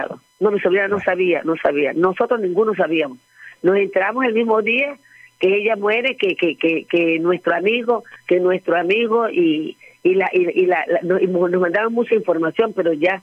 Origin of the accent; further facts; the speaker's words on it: Venezuela; yo vengo de Venezuela, vine a acompañar a mi sobrina